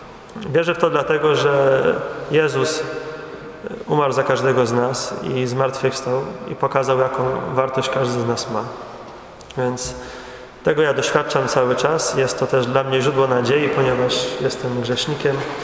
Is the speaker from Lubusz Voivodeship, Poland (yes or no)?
no; Koszalin, West Pomeranian Voivodeship, Poland; moved away as an adult; now in Warsaw, Poland; Kilka miesięcy byłem w Warszawie, przyjechałem tutaj z Koszalina